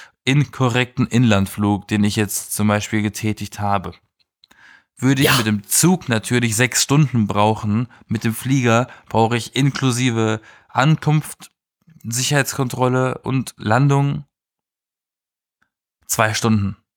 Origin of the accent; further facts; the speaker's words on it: Baden-Baden, Baden-Württemberg, Germany; In meiner Heimatstadt Baden-Baden ist der Bahnhof am Arsch der Stadt.